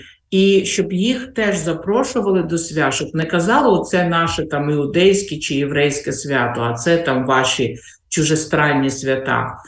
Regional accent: Dnipropetrovsk Oblast, Ukraine; бо на Дніпропетровщині, звідки я родом, трохи не так святкують

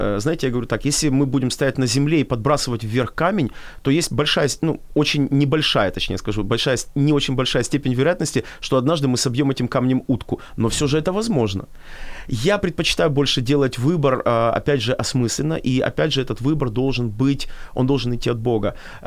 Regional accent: Ukraine; born there; Я родился в Украине, и всю жизнь я мечтал, наверное, видел свое будущее в этой стране, никогда не думал о том, чтобы куда-то уезжать.

